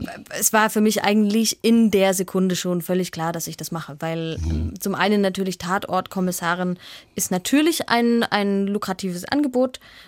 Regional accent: Dresden, Saxony, Germany; now in Karlsruhe, Germany; Nein, ich komme aus Dresden.

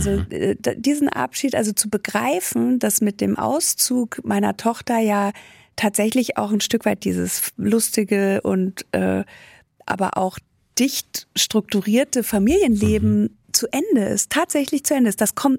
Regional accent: Munich, Bavaria, Germany; ich meine, ich bin ja aus München, das war wirklich absurd.

